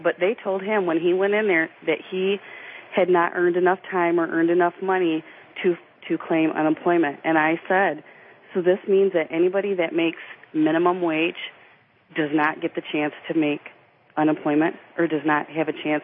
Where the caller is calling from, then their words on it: Michigan, United States; Well, here in Michigan, we're not allowed to claim unemployment because it's considered seasonal because I work for the school district.